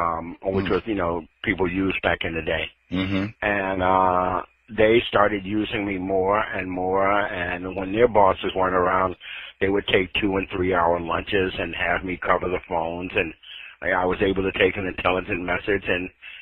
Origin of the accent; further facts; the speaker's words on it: Chicago, Illinois, United States; moved away as an adult; also born or lived in New York; I am not. I'm from Chicago.